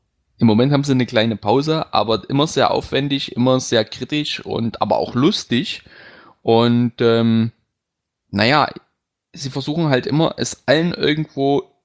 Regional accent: Saxony, Germany; Aber bei uns im Vogtland wird das, ich sag mal, ja, ist eigentlich immer so sträflich wird das genannt.

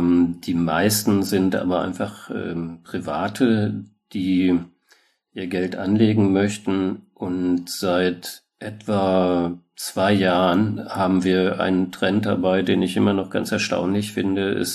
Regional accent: Dortmund, North Rhine-Westphalia, Germany; ich komme aus Dortmund, ist eine Kohlestadt

